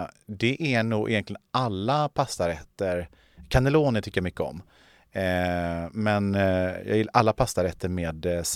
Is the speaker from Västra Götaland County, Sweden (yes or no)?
yes; Gothenburg, Västra Götaland County, Sweden; now in Österåker, Sweden; Jag är 48 år gammal. Jag är från Göteborg från början. Och jag har bott i Österåker nu sedan 2021.